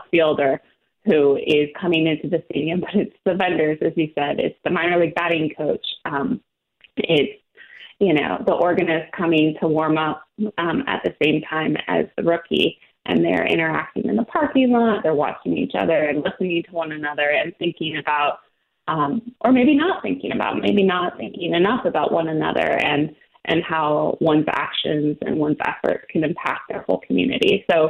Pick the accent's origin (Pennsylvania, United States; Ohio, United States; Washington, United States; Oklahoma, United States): Washington, United States; Seattle; I grew up in Seattle and I'm a Mariners fan.